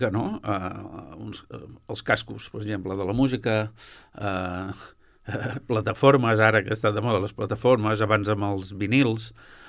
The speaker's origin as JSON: {"language": "Catalan", "town": "Sabadell", "region": "Catalonia", "country": "Spain", "tie": "born or raised there", "said": "Perquè és el meu barri, és el meu barri, i jo vaig néixer al carrer... Primer Junqueras, eh? I després van canviar el nom i van dir carrer Castellà."}